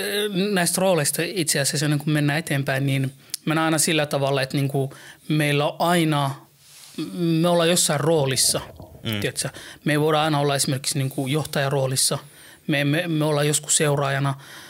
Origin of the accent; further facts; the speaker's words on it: Helsinki, Uusimaa, Finland; No, mä oon helsinkiläinen, 37-vuotias